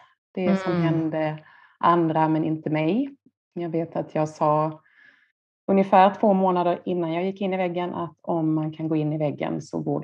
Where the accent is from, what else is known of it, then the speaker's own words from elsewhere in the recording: Skåne, Sweden; moved away as an adult; now in Stockholm, Sweden; När jag var, vad kan jag vara, 23 år gammal på mitt då andra jobb i Stockholm. Jag är från Skåne, flyttade upp till Stockholm